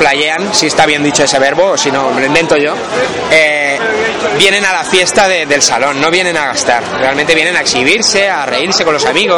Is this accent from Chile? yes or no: no; Elche, Valencian Community, Spain; Somos de Elche.